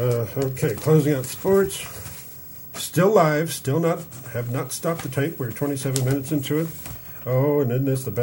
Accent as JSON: {"language": "English", "town": "Denver", "region": "Colorado", "country": "United States", "tie": "born or raised there", "said": "We grew up with it in Denver."}